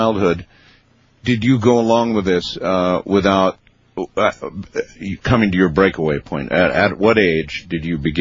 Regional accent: Camp Lejeune, North Carolina, United States; born there; I was born on Camp Lejeune. I, too, moved around a whole lot when I was young, but it was in the military service and, as a dependent.

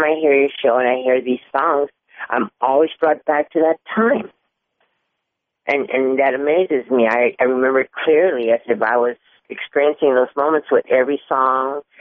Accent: New York City, New York, United States; from New York City.

